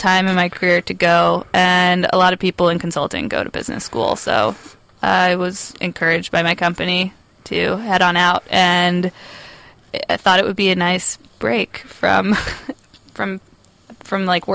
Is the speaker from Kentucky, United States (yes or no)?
no; West Chester, Pennsylvania, United States; I'm originally from Westchester, Pennsylvania.